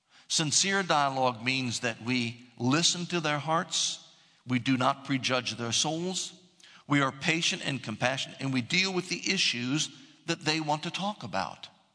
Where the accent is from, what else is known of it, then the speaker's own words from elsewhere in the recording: United States; Some of the things that I'm saying might be my American culture, my suburban white mi